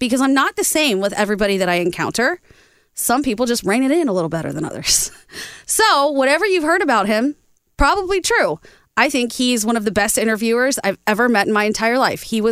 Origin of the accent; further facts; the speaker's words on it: Boston, Massachusetts, United States; also born or lived in Ohio; I was a kid when I was in Ohio. I grew up in Boston because I had to.